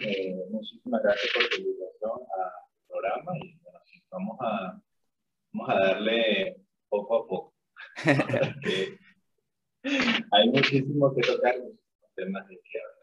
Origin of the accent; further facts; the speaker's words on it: Venezuela; moved away as an adult; now in Lima, Peru; como ya lo mencionaste. Yo soy venezolano, tengo 28 años. Emigré hacia Lima, Perú, en el 2017.